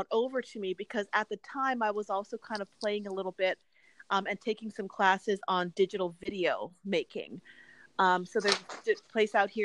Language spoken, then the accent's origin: English; Hawaii, United States; So I grew up in Hawaii. That's why you usually see me going back home.